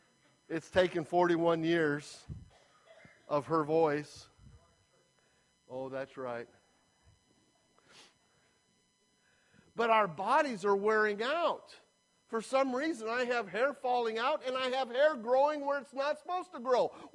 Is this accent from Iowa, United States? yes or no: yes; Iowa, United States; As kids in Iowa, growing up in Iowa, my father came from a large family.